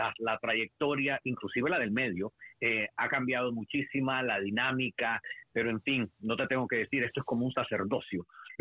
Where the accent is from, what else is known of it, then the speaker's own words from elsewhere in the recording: Masaya, Nicaragua; born there; Mira, yo nací en Masaya, en Nicaragua. Masaya es una ciudad, eso es la como se le conoce, que está localizada a 28 kilómetros de la capital nicaragüense, que es Managua.